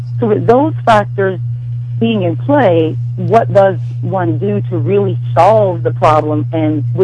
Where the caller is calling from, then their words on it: British Columbia, Canada; I'm calling from Southeast BC.